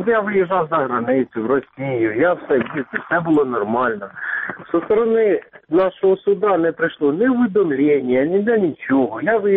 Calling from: Dnipropetrovsk Oblast, Ukraine; Дніпропетровщина.

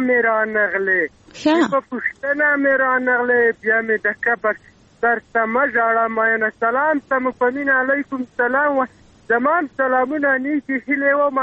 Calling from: Maidan Wardak, Afghanistan; د میدان وردګ

